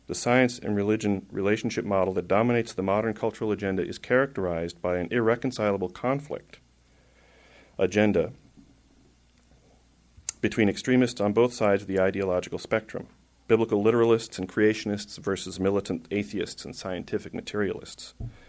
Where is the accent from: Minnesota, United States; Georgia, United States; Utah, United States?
Minnesota, United States; I grew up in Minnesota, home of Lake Wobegon, Lutheranism, the Coen brothers, and Spam, the kind in a can.